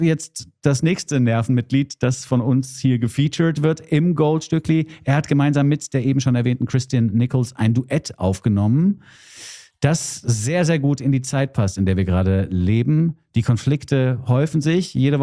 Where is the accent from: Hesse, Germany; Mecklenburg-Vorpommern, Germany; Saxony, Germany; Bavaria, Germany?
Hesse, Germany; Also es macht mich auch fertig als Hesse